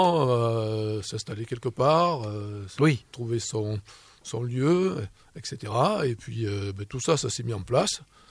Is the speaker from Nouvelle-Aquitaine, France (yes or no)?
yes; Bassussarry, Nouvelle-Aquitaine, France; Moi je viens de Bassussari et je suis aussi peintre abstrait.